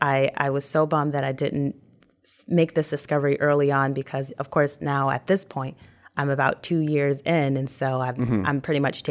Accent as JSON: {"language": "English", "town": "Lansing", "region": "Michigan", "country": "United States", "said": "So I am from the Lansing area, uh-huh. so I am a Viking. I went to Lansing Everett."}